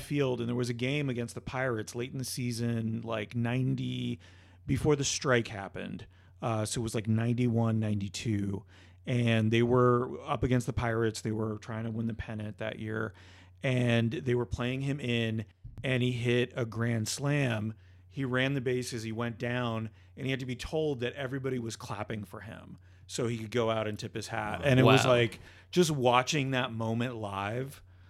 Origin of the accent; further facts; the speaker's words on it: Montreal, Quebec, Canada; born there; because I was born in Montreal